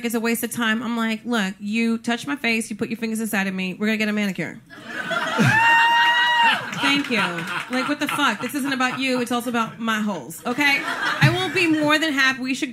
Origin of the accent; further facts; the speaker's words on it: New Jersey, United States; Because, like, I'm from Jersey. I had a car in Jersey.